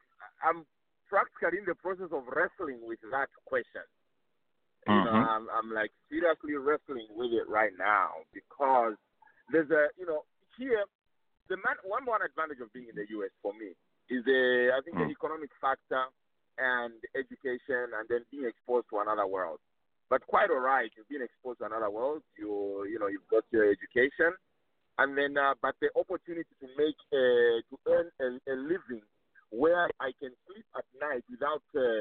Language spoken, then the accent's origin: English; United States; not just on me, because I'm from America, it might be different